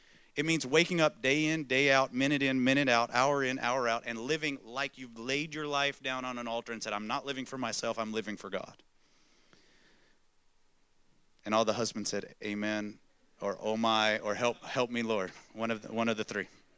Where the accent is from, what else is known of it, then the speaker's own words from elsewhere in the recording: Texas, United States; I grew up in the South, in America, in Texas